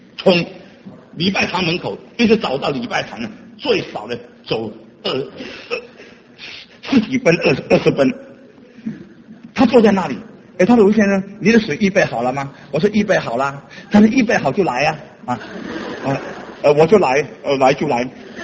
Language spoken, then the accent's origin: Chinese; Fujian, China; 我们福建人呢、如果这个女人呢、脸肿呢很危险